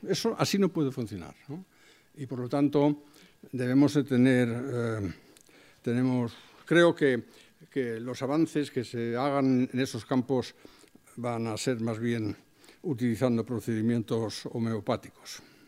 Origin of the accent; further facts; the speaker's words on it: Germany; si yo como alemán que vivo en Alemania no tengo ninguna influencia sobre la política fiscal